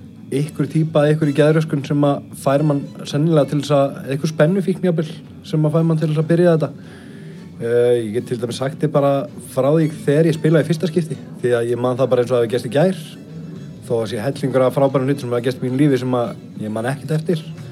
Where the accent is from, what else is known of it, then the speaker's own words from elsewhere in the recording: Akranes, Western Region, Iceland; ég ólst upp á Skaga